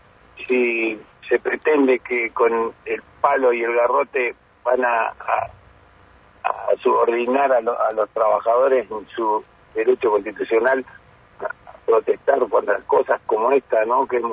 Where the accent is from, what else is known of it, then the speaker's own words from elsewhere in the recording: Argentina; todos somos argentinos